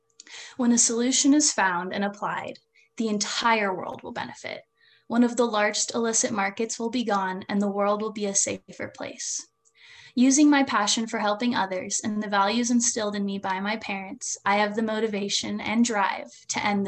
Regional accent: Hawaii, United States; this issue hit home for me even harder when I realized that it's a growing problem in my home state of Hawaii.

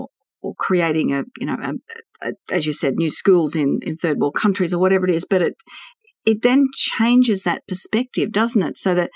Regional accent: Sydney, New South Wales, Australia; We're from Sydney, and he works with these students

